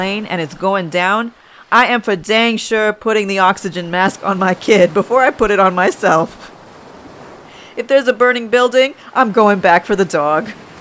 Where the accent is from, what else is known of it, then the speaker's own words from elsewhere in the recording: Manitoba, Canada; now in Toronto, Canada; Growing up in Manitoba, I dreamt of going to Montreal and studying music there.